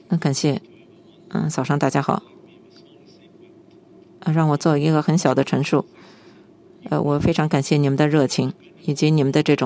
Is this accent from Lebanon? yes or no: yes; Beirut, Beirut Governorate, Lebanon; 我是在那个贝鲁特长大的，我们那儿有十八个这个区，